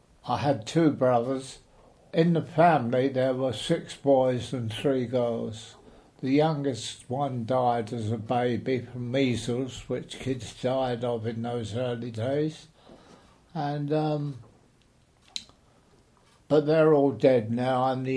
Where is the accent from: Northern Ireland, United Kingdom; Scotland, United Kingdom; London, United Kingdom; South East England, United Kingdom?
London, United Kingdom; Deptford; born there; I was born in Deptford in Edward Street. It was known as Loving Edward's Lane in the old days